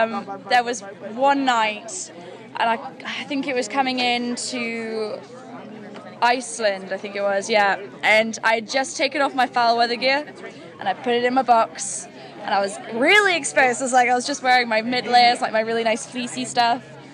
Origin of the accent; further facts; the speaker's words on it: England, United Kingdom